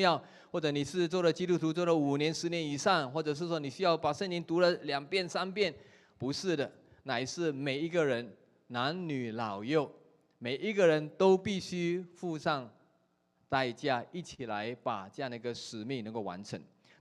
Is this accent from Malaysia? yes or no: yes; Malaysia; 但是我刻意每年回去亚洲宣教的时候，就 特地从吉隆坡开3个小时的车到我的老家，然后到他的家里去拜访他。